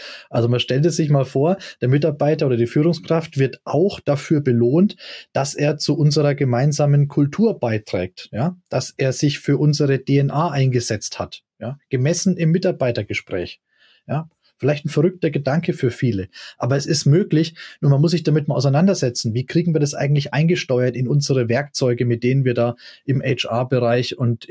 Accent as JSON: {"language": "German", "region": "Bavaria", "country": "Germany", "said": "Übrigens aus Franken, meiner Heimat."}